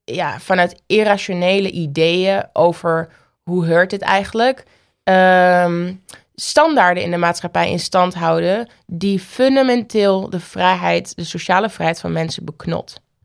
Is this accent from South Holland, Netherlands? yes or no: no; Oldenzaal, Overijssel, Netherlands; born there; loop zelfs door Oldenzaal, waar ik geboren ben.